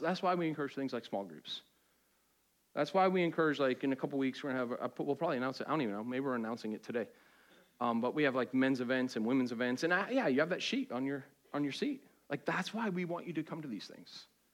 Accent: Boston, Massachusetts, United States; I'm from Boston, okay? I don't know you. We need our space.

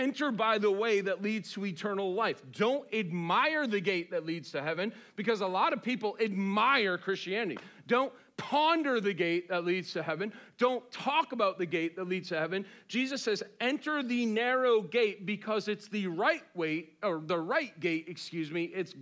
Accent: Boston, Massachusetts, United States; My grandmother, I'm Irish, from Boston. My parents got saved just before I was born.

